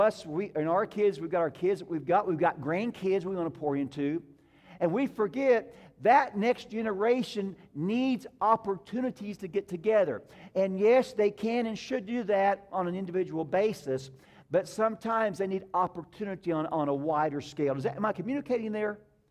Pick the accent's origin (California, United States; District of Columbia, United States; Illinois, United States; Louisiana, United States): Illinois, United States; Bone Gap; Now, I'm from Bone Gap. It's hard to be sophisticated when you say you're from Bone Gap.